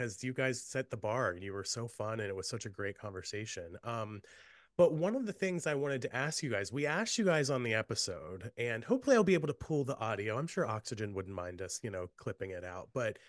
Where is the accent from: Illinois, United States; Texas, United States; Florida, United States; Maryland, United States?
Maryland, United States; Like, I grew up in Maryland, and there were weirdly actually a lot of things going on in my hometown.